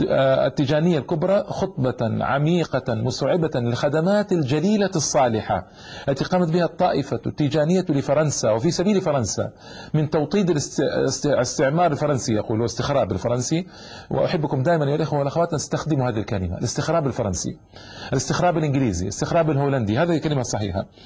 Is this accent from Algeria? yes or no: yes; Ain Madhi, Laghouat Province, Algeria; قد حاصر بلدتنا عين ماضي وشدد عليه الخناق 8 أشهر